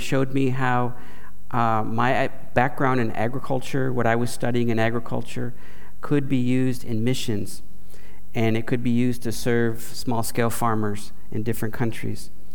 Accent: New York, United States; You know that I grew up here in Western New York, and I attended the Gowanda Free Methodist Church about an hour south of Buffalo all my life

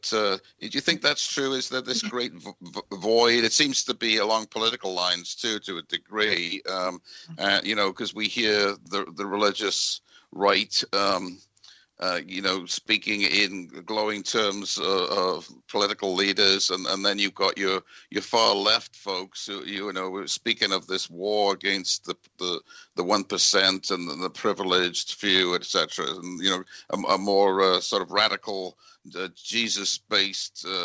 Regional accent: United Kingdom; moved away as an adult; now in United States; When I first came to the States and about 40 years ago from Britain, you know, I grew up in Britain

